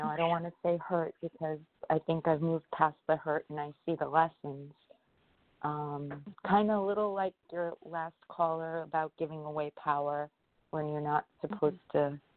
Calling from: New York, United States; from New York.

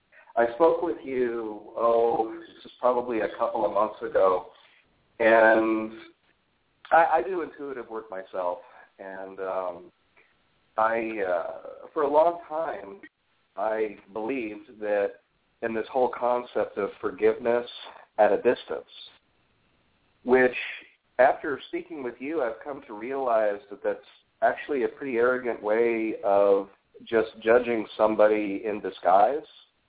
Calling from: Phoenix, Arizona, United States; Phoenix, Arizona.

